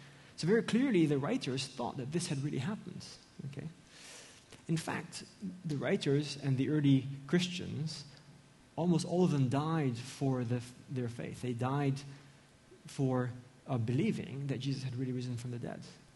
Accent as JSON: {"language": "English", "country": "Gabon", "tie": "born or raised there", "said": "when I was growing up in Gabon in Central Africa"}